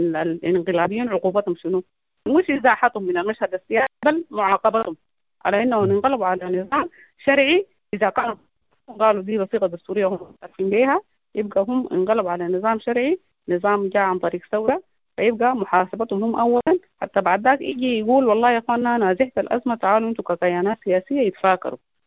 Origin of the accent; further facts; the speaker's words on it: Sudan; نحن كشعب سوداني كلنا